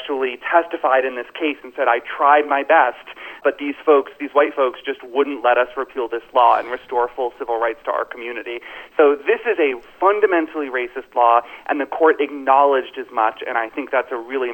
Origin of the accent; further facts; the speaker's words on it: Florida, United States; Florida, as you know, is my home state.